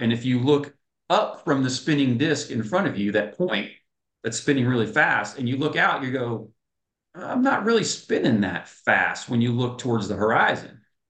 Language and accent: English; New Jersey, United States; We're also all from New Jersey.